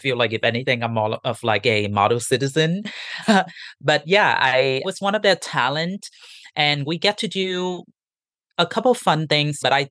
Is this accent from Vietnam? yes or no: yes; Vietnam; I grew up in Vietnam in a household biracial. Like my dad is Chinese, my mom is Vietnamese